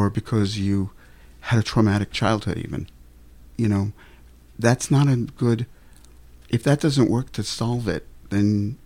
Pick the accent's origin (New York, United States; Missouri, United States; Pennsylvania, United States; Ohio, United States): New York, United States; New York City; And growing up in New York City, I didn't feel threatened by the story because the world looked very Jewish to me